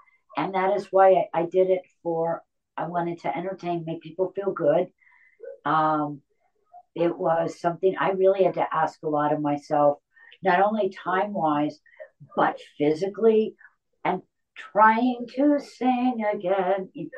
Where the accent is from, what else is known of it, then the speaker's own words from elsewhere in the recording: Connecticut, United States; and you know, I'm from Connecticut, so New York, very fond, you know, my heart, the whole East Coast